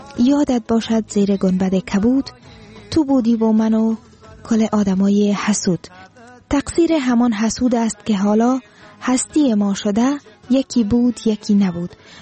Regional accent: Afghanistan; واقعا همه ما افغان هستیم، همه ما از افغانستان هستیم

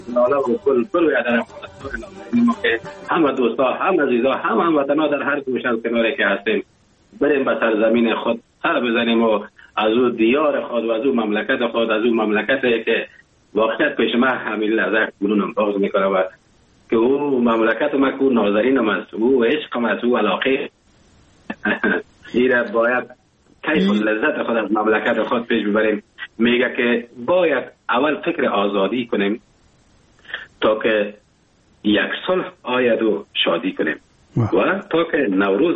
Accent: Afghanistan; now in Germany

